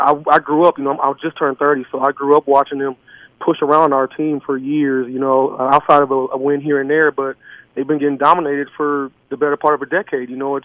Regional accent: Cleveland, Ohio, United States; Yeah, I'm from Cleveland. You know, I moved here 2 years ago.

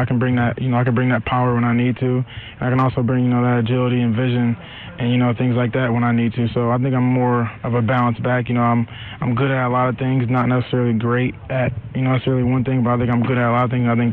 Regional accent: Cleveland, Ohio, United States; You know, I grew up here in Cleveland. It was just a dream come true.

